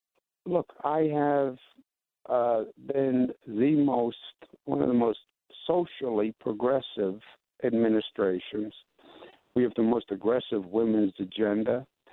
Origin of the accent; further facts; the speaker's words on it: New York, United States; I ran as a New Yorker.